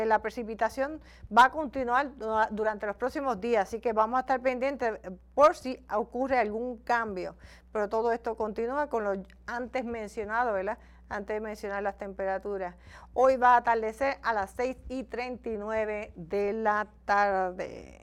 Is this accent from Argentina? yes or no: no; Puerto Rico; siempre nosotros como puertorriqueños estamos bien pendientes